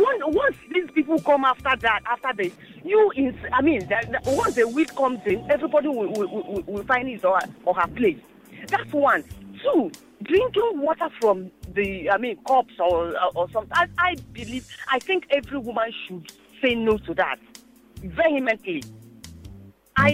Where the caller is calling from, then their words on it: Ikeja, Lagos, Nigeria; I'm actually in traffic in Ikeja.